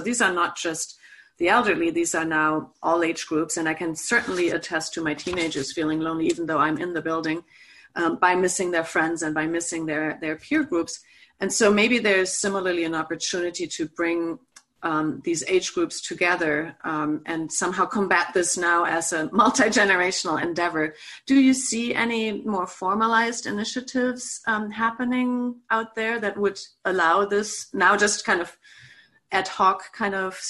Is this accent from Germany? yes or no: yes; Germany; So I'm from Germany